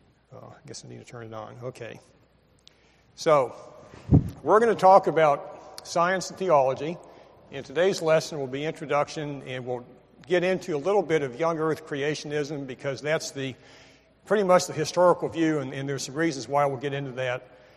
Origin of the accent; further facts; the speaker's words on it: Miami, Florida, United States; accent: northeastern; I did not grow up in Alabama. I grew up in Miami, Florida, and so I have kind of a northeastern accent.